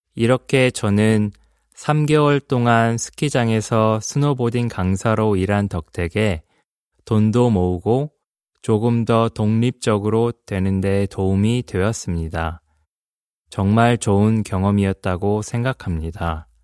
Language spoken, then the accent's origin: Korean; Queensland, Australia; Korean is a second language; now in South Korea; 저는 퀸즐랜드에서 자라면서 눈을 본 적이 한 번도 없습니다.